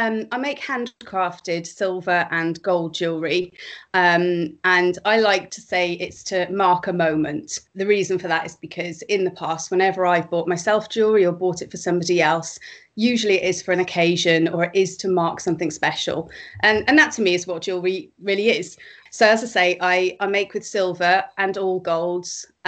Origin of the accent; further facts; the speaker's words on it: Cardiff, Wales, United Kingdom; now in Northamptonshire, United Kingdom; I'm originally from Cardiff, and I now live in Northamptonshire with my husband.